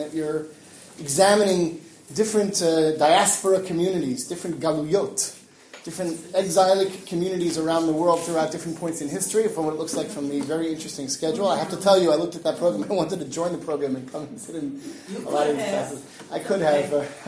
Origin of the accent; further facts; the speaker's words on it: Livingston, New Jersey, United States; also born or lived in Brooklyn / Washington Heights / Muncie; Okay, I was born in Brooklyn, grew up in New Jersey.